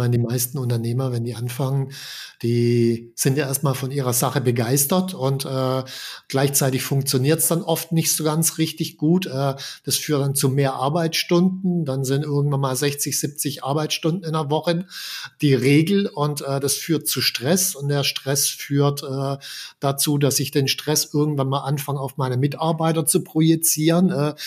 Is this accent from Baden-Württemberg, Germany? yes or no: yes; Baden-Württemberg, Germany; Ursprünglich komme ich aus der Nähe von Stuttgart und bin aufgewachsen, ganz normal, Schule, Abi